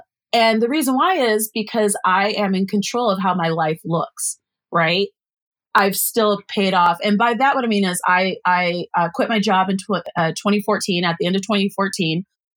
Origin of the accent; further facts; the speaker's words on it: Denver, Colorado, United States; also born or lived in California; I was raised in Denver. My dad was in the military. So weirdly enough, I was born in California, but it was military life.